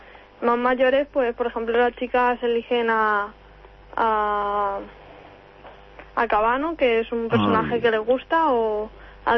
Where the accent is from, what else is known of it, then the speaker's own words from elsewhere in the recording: Getafe, Community of Madrid, Spain; Sí, las tres somos de Getafe.